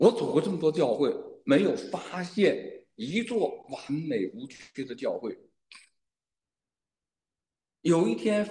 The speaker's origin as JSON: {"language": "Chinese", "country": "China", "said": "坦率讲，作为一个中国人，我非常喜欢中国的诗篇。"}